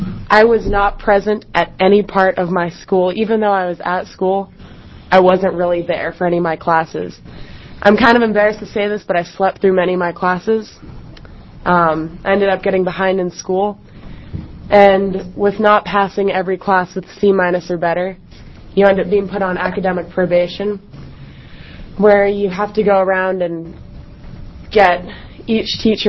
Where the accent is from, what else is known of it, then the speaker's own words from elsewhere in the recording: Eugene, Oregon, United States; now in Springfield, United States; I come from Eugene. I live in Springfield, but commute every day to Eugene for Spanish immersion at Sheldon.